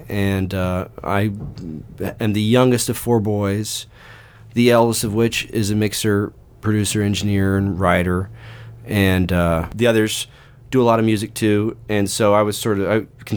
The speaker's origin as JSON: {"language": "English", "town": "Hendersonville", "region": "Tennessee", "country": "United States", "said": "So I'm from Hendersonville, which is just 20 minutes north of Nashville."}